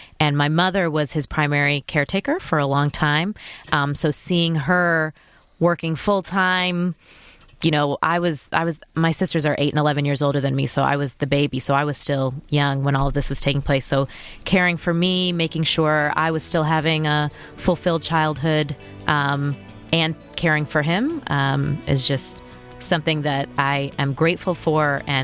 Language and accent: English; Troy, Michigan, United States; I grew up in Troy, Michigan. My parents came here from India in the 70s.